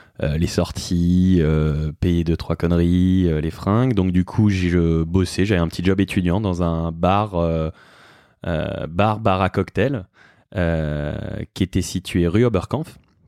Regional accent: Avignon, Provence-Alpes-Côte d'Azur, France; moved away as an adult; now in Paris, France; je suis né le 29 juillet 1989 à Aix-en-Provence, j'ai grandi à Avignon. Jusqu'à mes 18 ans. À mes 18 ans, je suis parti à Paris

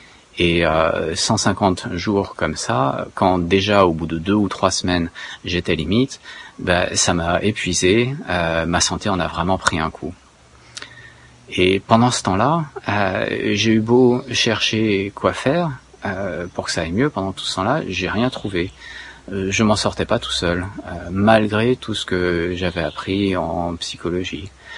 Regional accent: Iran; c'est moi j'ai grandi en partie en Iran

